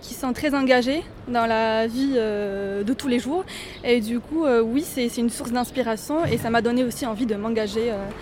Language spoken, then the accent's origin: French; Morocco; moved away as an adult; now in Toulouse, France; j'ai 26 ans et je suis originaire du Maroc. Je suis venue à Toulouse pour faire mes études.